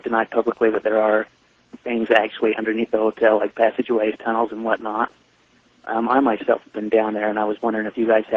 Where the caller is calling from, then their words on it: Ogden, Utah, United States; Because I'm calling from Ogden, Utah right now myself.